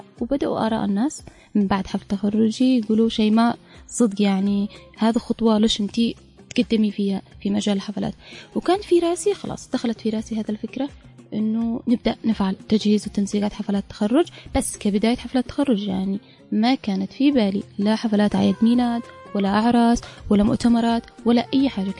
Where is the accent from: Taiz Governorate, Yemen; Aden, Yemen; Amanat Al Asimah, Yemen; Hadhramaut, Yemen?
Amanat Al Asimah, Yemen; Sanaa; born there; معكم متعهدة الحفلات … ، من مواليد تعز، الأصل تعز، من مواليد صنعاء